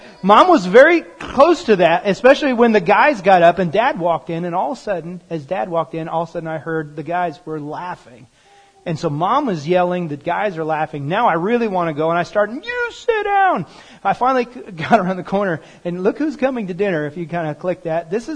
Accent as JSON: {"language": "English", "region": "East Coast", "country": "United States", "said": "And we're from the East Coast, and so we eat dinner very late."}